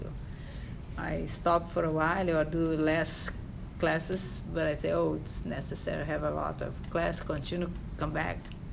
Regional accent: Rio de Janeiro, Brazil; I am from Rio de Janeiro. It's a small city because São Paulo is bigger than Rio.

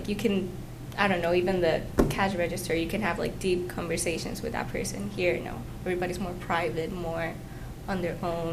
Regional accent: Puerto Rico; moved away as an adult; now in Tulsa, United States; I'm from Puerto Rico.

